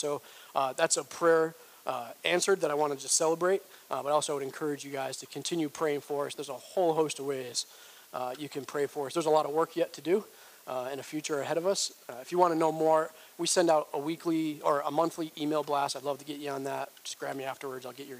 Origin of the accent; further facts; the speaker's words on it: New York, United States; I grew up in New York. I'm a Red Sox fan. Grew up in New York because my family's from Western Massachusetts originally.